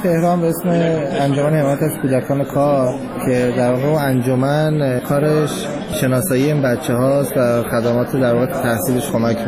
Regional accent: Abadan, Khuzestan, Iran; من آبادان انتخاب کردم به خاطر اینکه خب طبیعتا شهر خودم بود، اونجا بزرگ شدم، زیست اونجا رو میشناختم، طبیعتا به لهجهش تسلط بیشتری داشتم

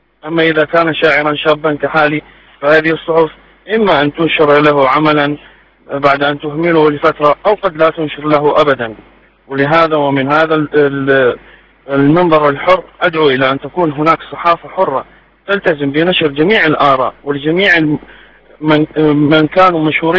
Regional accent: Mosul, Nineveh, Iraq; من مدينة الموصل.

